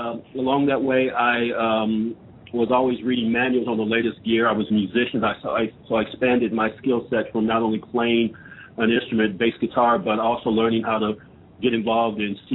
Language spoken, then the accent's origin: English; Gary, Indiana, United States; I grew up in Gary, Indiana, and there was a cool bookstore